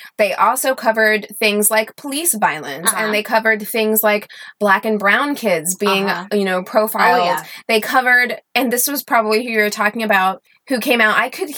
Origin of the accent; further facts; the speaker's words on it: Missouri, United States; but I am from Southern Missouri, or I've lived a lot of places, but that's home to me.